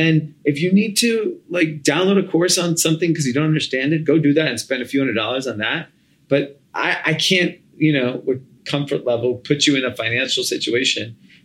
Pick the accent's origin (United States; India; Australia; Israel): India; Because I mean, when I grew up, I'm Indian, doctor, engineer. Like there was nothing else.